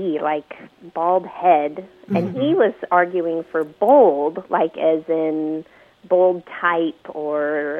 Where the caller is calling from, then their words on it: Carlsbad, California, United States; I'm calling from Carlsbad, California.